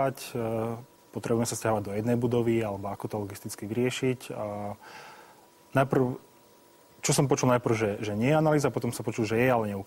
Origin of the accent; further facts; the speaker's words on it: Košice, Košice Region, Slovakia; Ja len doplním, že ja som tiež pôvodom z Košíc, takže...